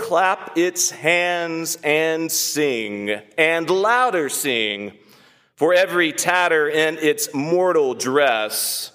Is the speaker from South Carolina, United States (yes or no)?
yes; Pickens, South Carolina, United States; going to my hometown of Pickens, South Carolina, where we were so richly received with my parents